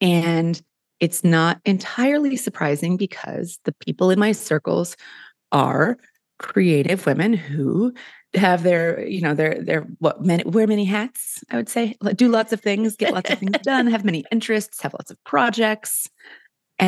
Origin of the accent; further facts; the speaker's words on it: Kansas City, United States; I grew up in the Midwest, in a suburb. Suburb is a nice term, of Kansas City.